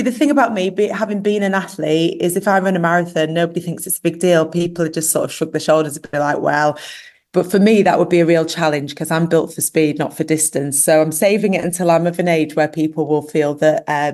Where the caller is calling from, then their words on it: Tunis, Tunis Governorate, Tunisia; So right now I'm in Tunis, the capital of Tunisia